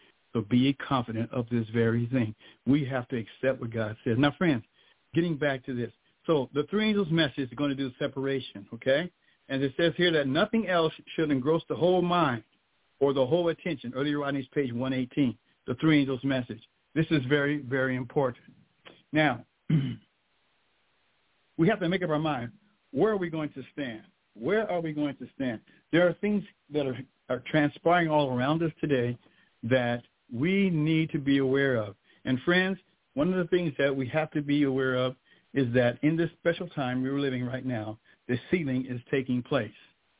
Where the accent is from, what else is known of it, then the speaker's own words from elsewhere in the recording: San Diego, California, United States; No, I'm from San Diego, born and raised.